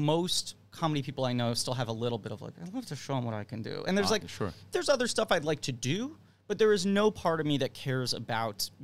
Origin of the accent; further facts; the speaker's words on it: New York City, New York, United States; I grew up in New York City.